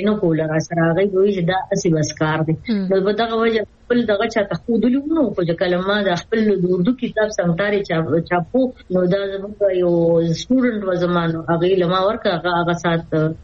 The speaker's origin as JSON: {"language": "Pashto", "region": "Khyber Pakhtunkhwa", "country": "Pakistan", "said": "زما بنیادی تعلق د خیبر پختونخوا د زبرسوابه ضلع یو کلی زیدی سره زما تعلق دی."}